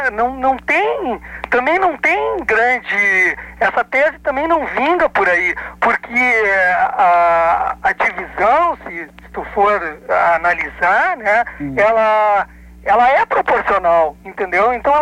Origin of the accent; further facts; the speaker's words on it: Cachoeira do Sul, Rio Grande do Sul, Brazil; eu não sou baiano, né? Nem sou nordestino, eu sou gaúcho, sou nascido em Cachoeira do Sul.